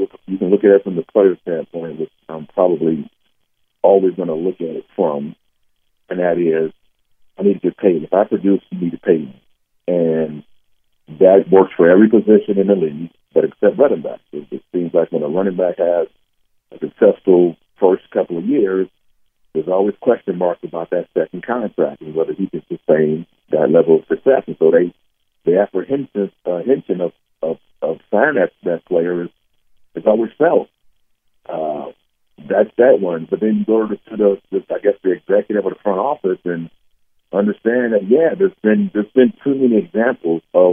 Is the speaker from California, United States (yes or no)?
yes; San Diego, California, United States; I'm not from Georgia. Obviously, I'm from San Diego. And to go to Georgia, I came from, you know, California, it was a unique experience for me